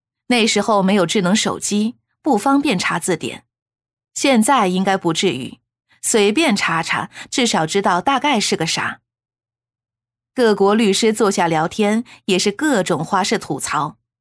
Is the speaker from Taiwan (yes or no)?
no; China; 我们都感到作为中国人在国际上很有面子